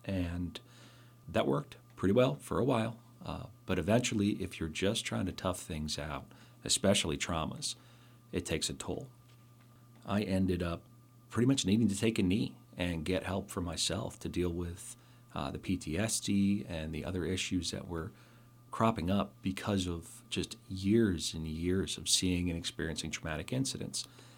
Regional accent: Pennsylvania, United States; Yeah, so I grew up in the Poconos here in Pennsylvania

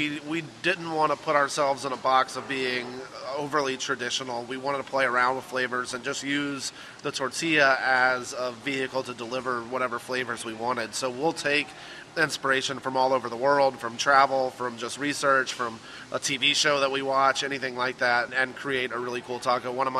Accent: Louisiana, United States; even though I'm from Louisiana and I've been back in Louisiana since 99 when I started at LSU.

